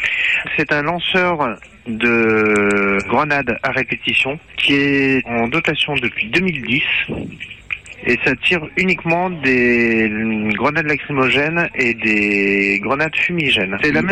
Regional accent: Lyon, Auvergne-Rhône-Alpes, France; À Lyon, ouais, ça tombe bien, je suis lyonnais.

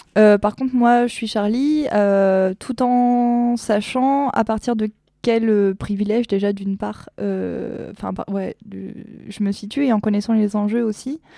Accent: France; Je suis française et d'origine française, mais en même temps, je ne suis pas hyper patriotique et je me sens plus européenne que française.

